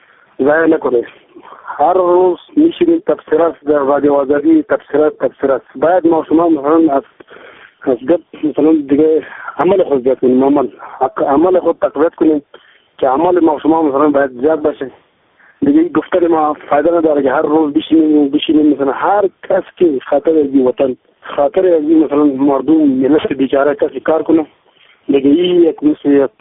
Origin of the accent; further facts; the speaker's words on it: Afghanistan; کل ما شما افغان هستیم.